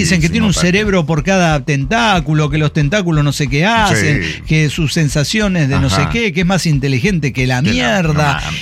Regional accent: Mexico; ¿Es porque soy mexicano?

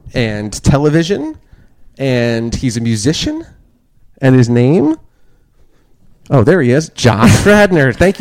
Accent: Lakewood, New Jersey, United States; In Lakewood, New Jersey.

